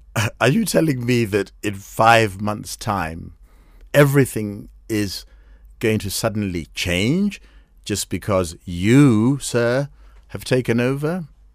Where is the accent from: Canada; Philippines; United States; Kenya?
Kenya; here I am, I'm a Kenyan